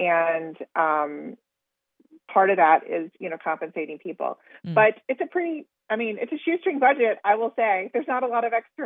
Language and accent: English; Oklahoma, United States; I grew up in Oklahoma, so everyone was pretty much a Republican